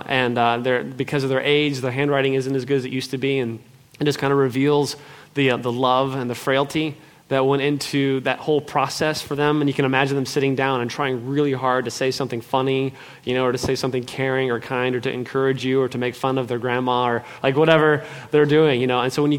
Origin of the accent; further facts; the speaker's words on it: Kansas City, Missouri, United States; now in Los Angeles, United States; If you're not from L.A., like I'm from Kansas City, anybody from the Midwest, anybody transplants, a few people?